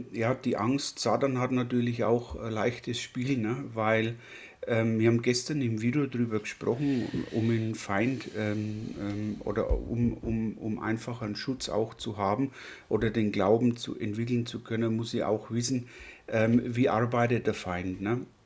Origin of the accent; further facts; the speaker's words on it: Southern Germany, Germany; du bist ja aus dem Norden Deutschland, ich bin aus dem Süden Deutschlands